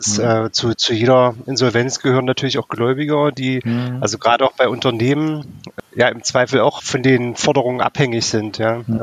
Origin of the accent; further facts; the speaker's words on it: Magdeburg, Saxony-Anhalt, Germany; Na gut, die Domspitzen muss man ja sehen, sonst ist man ja als Magdeburger unglücklich.